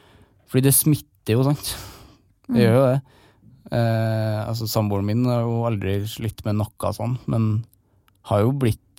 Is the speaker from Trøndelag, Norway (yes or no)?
yes; Trøndelag, Norway; Der, men jeg tror uansett hvor du kommer fra. Men i Trøndelag er det nærmest tabu fremdeles.